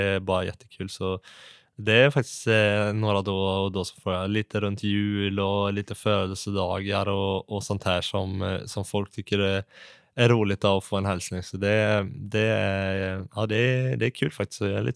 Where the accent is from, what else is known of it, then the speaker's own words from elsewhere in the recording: Lugnås, Västra Götaland County, Sweden; och att det är min hemort, yes.